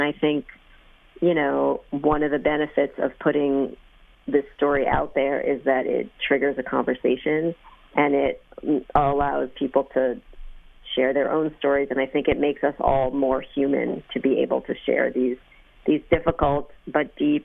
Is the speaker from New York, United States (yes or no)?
yes; Brooklyn, New York, United States; we live in a beautiful home in Cambridge. We have a garden. You know, I grew up in Brooklyn. We had no garden.